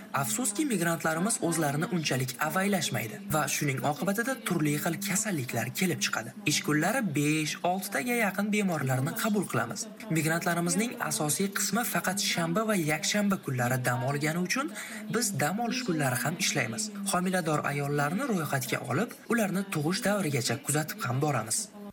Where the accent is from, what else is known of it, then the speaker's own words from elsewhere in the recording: Issyk-Kul Region, Kyrgyzstan; moved away as an adult; now in Moscow, Russia; men Qirg'izistondanman. Issiqko'lda tug'ilib, ana shu yerda o'qib ishlaganman. 2000-yillarda esa rafiqam Moskvaga oliy ta'limni olish uchun kelgan. Rafiqam ham shifokor va shundan keyin 2001-yilda men ham Moskvaga kelganman.